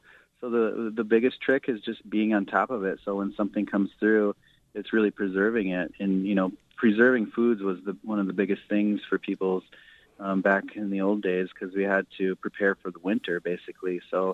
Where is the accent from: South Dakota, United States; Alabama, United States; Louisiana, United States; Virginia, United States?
South Dakota, United States; Pine Ridge; Because of my background, you know, growing up on Pine Ridge in general, and just, you know, being a chef in the city for such a long time